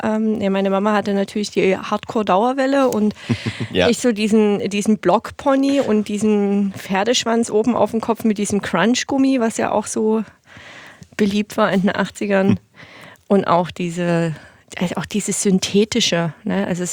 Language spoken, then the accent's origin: German; East Germany, Germany; born there; Also ich bin halt in Ostdeutschland geboren, von daher habe ich natürlich viele Dinge mitgegeben bekommen, die wahrscheinlich ziemlich ostdeutsch sind.